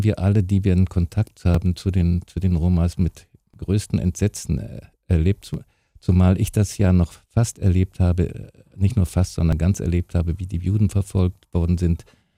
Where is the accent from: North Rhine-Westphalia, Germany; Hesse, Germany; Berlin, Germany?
Berlin, Germany; Ich bin ja in Berlin groß geworden und wir wohnten in Berlin-Charlottenburg, also mitten im Zentrum von Berlin. Ich habe den ganzen Krieg dort miterlebt.